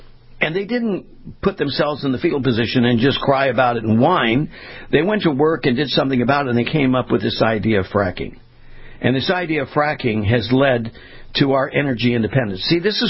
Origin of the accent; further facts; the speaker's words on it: California, United States; I grew up in California as a kid.